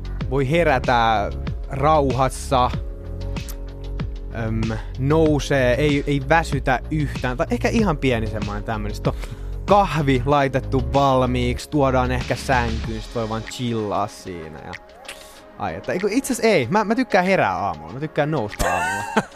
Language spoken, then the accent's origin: Finnish; Järvenpää, Uusimaa, Finland; also born or lived in Helsinki; Mä oon ite Järvenpäästä kotoisin. Mä synnyin Helsingissä